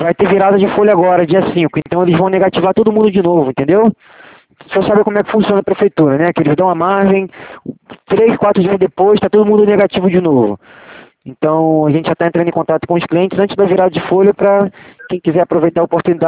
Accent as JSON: {"language": "Portuguese", "town": "Santa Cruz", "country": "Brazil", "said": "eu sou aqui de Santa Cruz também, dentro do shopping."}